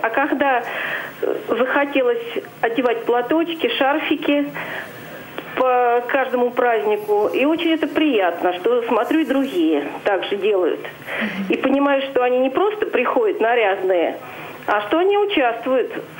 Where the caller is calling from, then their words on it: Lipetsk, Lipetsk Oblast, Russia; я из Липецка.